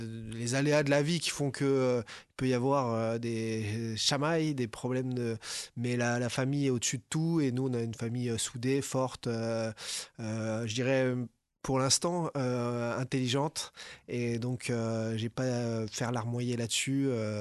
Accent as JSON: {"language": "French", "town": "Auxerre", "region": "Bourgogne-Franche-Comté", "country": "France", "tie": "born or raised there", "also_born_or_lived": "Hauts-de-Seine", "said": "je suis né dans les Hauts-de-Seine. Puis le travail de mes parents a fait que je suis parti m'exiler. Toute la famille du côté d'Auxerre"}